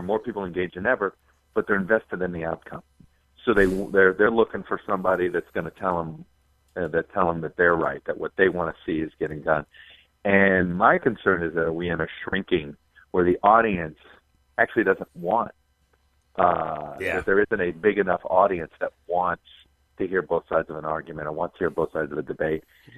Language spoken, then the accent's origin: English; Miami, Florida, United States; I grew up in Miami, but my dad grew up in Iowa